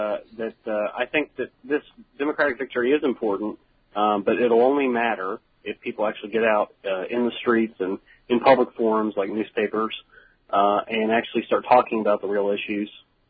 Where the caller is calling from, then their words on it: Huntington, West Virginia, United States; I'm calling from Huntington, West Virginia.